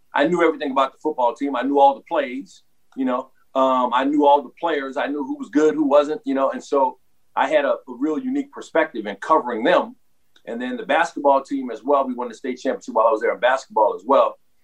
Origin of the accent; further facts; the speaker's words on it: New Orleans, Louisiana, United States; growing up in New Orleans with my mom teaching at Dillard, I pretty much grew up on Dillard's campus.